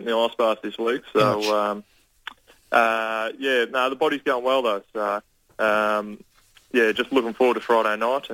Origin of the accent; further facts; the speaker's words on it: Victoria, Australia; I'm from Victoria